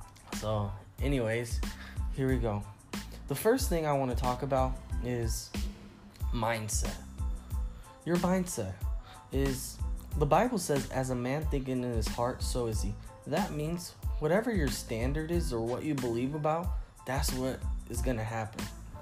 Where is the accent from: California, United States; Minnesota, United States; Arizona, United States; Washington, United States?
Washington, United States; Seattle; now in Dallas, United States; I'm born and raised in Seattle, and I just moved to Dallas about almost 2 months ago.